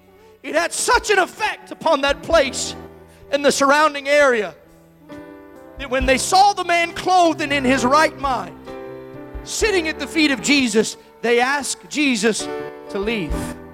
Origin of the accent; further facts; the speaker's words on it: Florida, United States; I'm from Florida, so this analogy works a little better in Florida